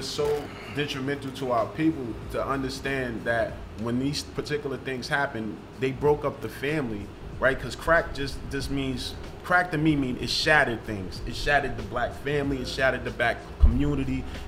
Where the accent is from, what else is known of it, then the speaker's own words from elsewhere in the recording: Queensbridge, New York, United States; also born or lived in South Jamaica, Queens; I'm when I say I'm from Queensbridge, I was born in South Jamaica, Queens, right?